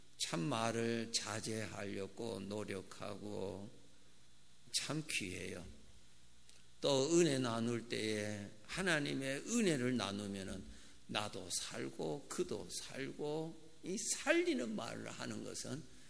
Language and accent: Korean; South Korea; 나는 죽겠다고, 우리 한국 사람은 죽겠다는 소리 잘하는데